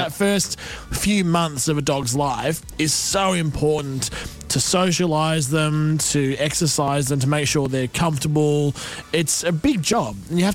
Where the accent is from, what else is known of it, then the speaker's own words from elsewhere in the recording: Frankston, Victoria, Australia; I know I was someone because I grew up in Frankston.